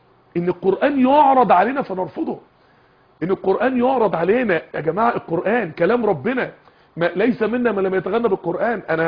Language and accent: Arabic; Egypt; السمن ده عندنا في مصر في القرى الفلاح يفطر سمن بلدي وينزل يفلح في الارض